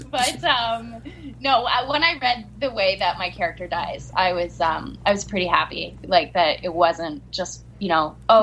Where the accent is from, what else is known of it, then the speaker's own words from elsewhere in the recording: Montreal, Quebec, Canada; we're both from Montreal.